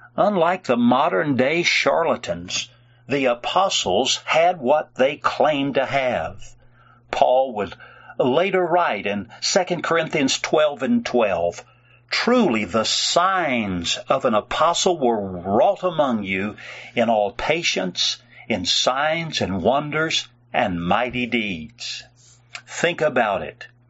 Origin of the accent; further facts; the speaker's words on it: Jacksonville, Florida, United States; You know, as a young man growing up in Jacksonville, Florida, I can remember listening to one of the Pentecostal preachers on the radio